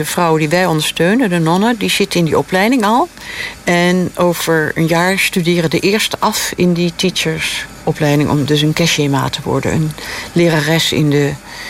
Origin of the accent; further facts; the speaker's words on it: Netherlands; Ja, ik ben me ook heel erg bewust dat wij als Nederlanders, bijvoorbeeld met al die bondgenoten en met Amerika, enorm verbonden zijn.